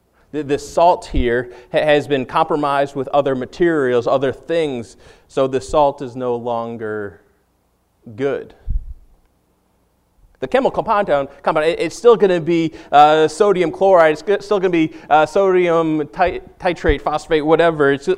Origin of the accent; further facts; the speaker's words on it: Massachusetts, United States; I'm not a good Southern boy because I'm from Massachusetts, so I loved corned beef.